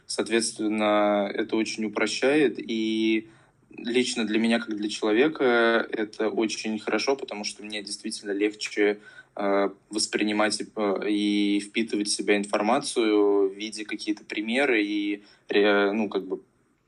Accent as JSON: {"language": "Russian", "region": "Moscow", "country": "Russia", "said": "Я москвич, поэтому сужу по Москве."}